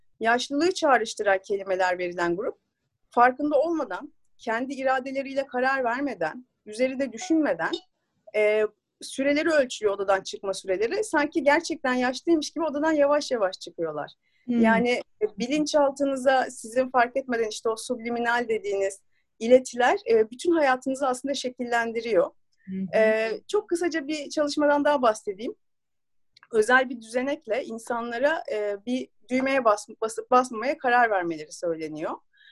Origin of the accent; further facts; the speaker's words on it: Suadiye, Istanbul, Turkey; 36 yaşındayım. Suadiye'de doğdum, büyüdüm.